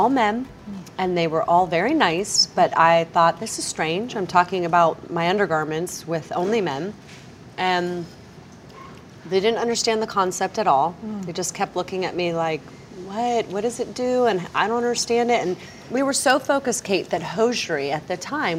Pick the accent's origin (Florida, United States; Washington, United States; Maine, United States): Florida, United States; Clearwater Beach; I don't know anything. I grew up on Clearwater Beach. I don't even have a business degree.